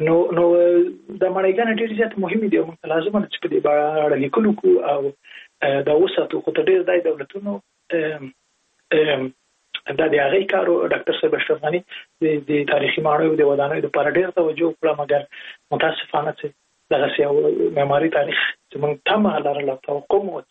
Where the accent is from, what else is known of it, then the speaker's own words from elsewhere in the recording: Jalalabad, Nangarhar, Afghanistan; زه په جلال آباد کې لوی سوی